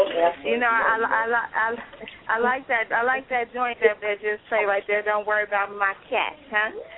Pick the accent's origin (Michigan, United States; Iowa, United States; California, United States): California, United States; Sacramento; I'm going to put Sac on blast because I love Sac. I'm representing Sac. I'm from Sac.